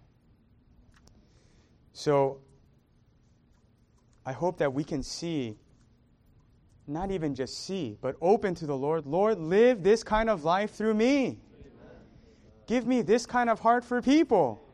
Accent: Northeast, United States; And I'm like, "I grew up in the Northeast, man. Like, ain't no way I'm giving you my phone.

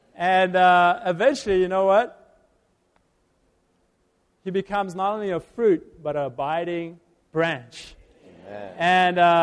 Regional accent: South Africa; now in Los Angeles, United States; If I was, you know, I'm from South Africa.

